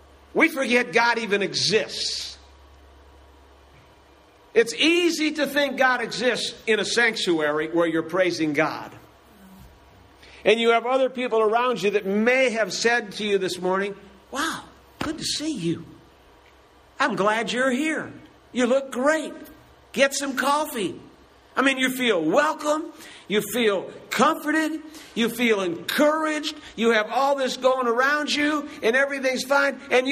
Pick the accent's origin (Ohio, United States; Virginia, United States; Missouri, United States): Ohio, United States; Cleveland; I grew up in Cleveland, so the streets doesn't scare my wife.